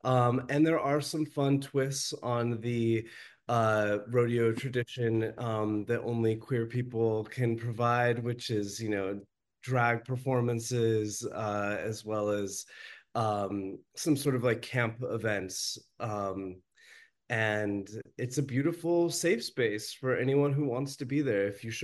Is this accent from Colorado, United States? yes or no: yes; Colorado, United States; also born or lived in New York; I was living in New York when I first discovered this subculture. I'm from Colorado originally and love Western culture and feel very tied to it, but also sort of felt pushed away by it.